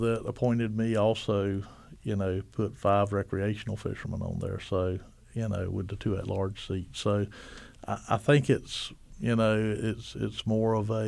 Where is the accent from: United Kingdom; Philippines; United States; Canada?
United States; Wrightsville Beach, North Carolina; because I grew up on Wrightsville Beach, so, you know, I've seen it for a long time.